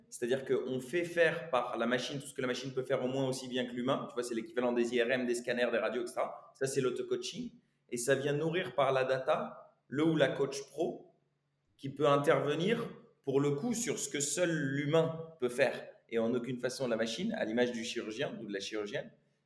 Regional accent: Beauvais, Hauts-de-France, France; moved away as an adult; also born or lived in Argentina / United Arab Emirates; donc j'ai 34 ans. Je viens de Beauvais. Dans le Nord, mon père est français, ma mère est égyptienne, sa famille italienne-libanaise.

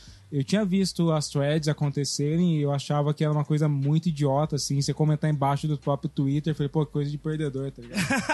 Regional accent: Cruzeiro, São Paulo, Brazil; born there; periferia lá do interiorzão, assim. Então, sou negro caipira mesmo, assim, gosto pra caramba. Eu nasci em Cruzeira, numa cidade, inclusive, histórica, porque é lá que acaba a Revolução de 32

